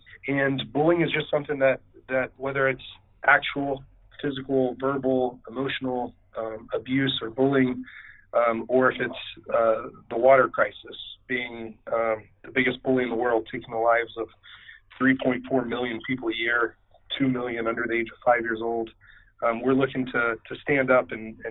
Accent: Texas, United States; And I don't know, being from Texas, I don't know why, but it's in the culture of being a Texan.

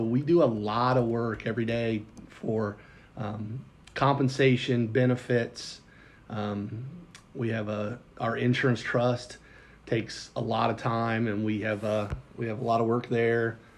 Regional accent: Fishers, Indiana, United States; Yeah, I grew up in Fishers, Indiana, so northeast side.

